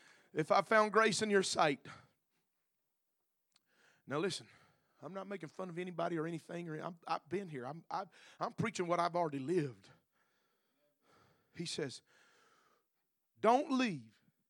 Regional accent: Alabama, United States; now in Louisiana, United States; Now, I'm from the South, okay? I was born and raised in Alabama, and I live in Louisiana.

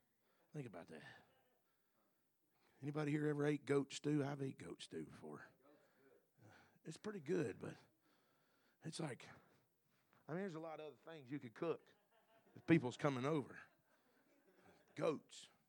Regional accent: Alabama, United States; now in Louisiana, United States; Now, I'm from the South, okay? I was born and raised in Alabama, and I live in Louisiana.

